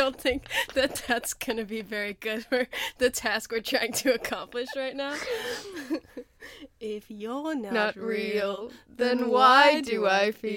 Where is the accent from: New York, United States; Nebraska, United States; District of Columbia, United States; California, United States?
New York, United States; Mine's New York, so.